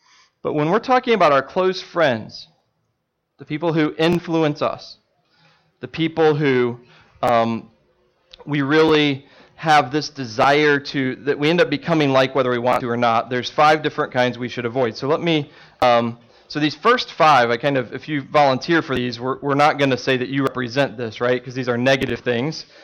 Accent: Indiana, United States; I grew up in Indiana, so basketball is kind of the big thing.

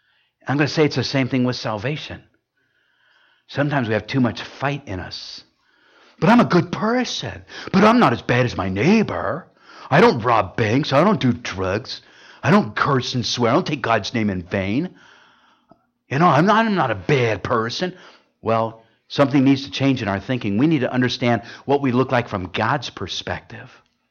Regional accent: Huntington Beach, California, United States; You know, I was raised in Huntington Beach. I remember going to Huntington Beach High School.

